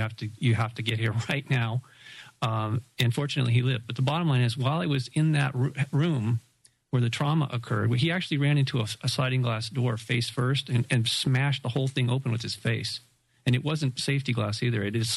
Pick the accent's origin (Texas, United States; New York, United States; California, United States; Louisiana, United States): California, United States; Malibu; growing up in Malibu